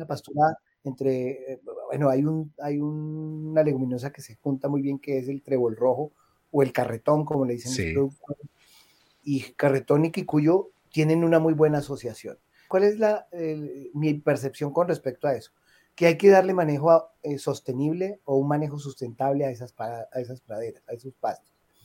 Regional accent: Florencia, Caquetá, Colombia; Yo recuerdo que pues yo soy de Florencia

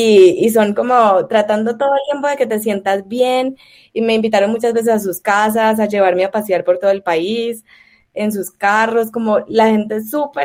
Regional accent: Colombia

